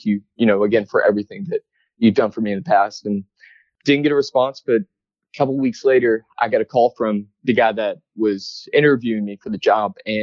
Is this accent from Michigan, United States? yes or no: no; Birmingham, Alabama, United States; But I grew up in Birmingham, Alabama, right down the street from famous Packers quarterback Bart Starr.